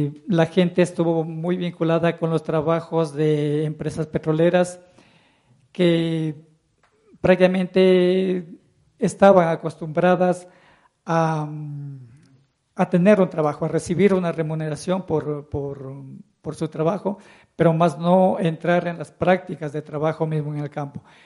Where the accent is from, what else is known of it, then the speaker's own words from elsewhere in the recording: Shushufindi, Sucumbíos, Ecuador; Yo vengo desde Sucumbíos, Chuchufindi